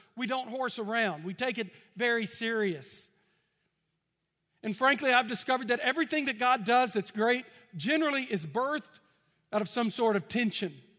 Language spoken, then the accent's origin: English; Texas, United States; And I grew up in East Texas where there's a certain way that you preach.